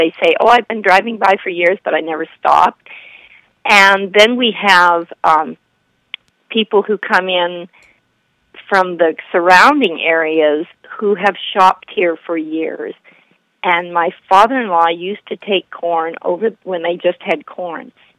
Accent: Alaska, United States; And so I grew up in Alaska, so I chatted with these boys.

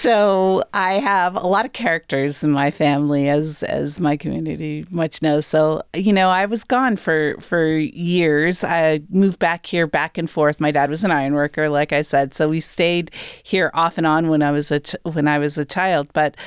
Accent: Maine, United States; I grew up in Northern Maine, primarily with that side of my family.

